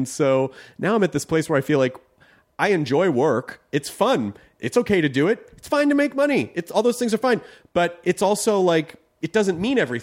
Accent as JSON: {"language": "English", "region": "the South", "country": "United States", "tie": "born or raised there", "said": "And you know, like I grew up in the South and I've talked to people who are like, well, I don't ever need to leave."}